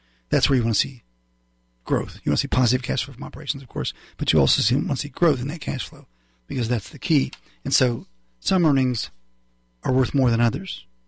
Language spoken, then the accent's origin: English; Ohio, United States; I grew up in Northern Ohio, so I'm a big Ohio State and Woody Hayes fan.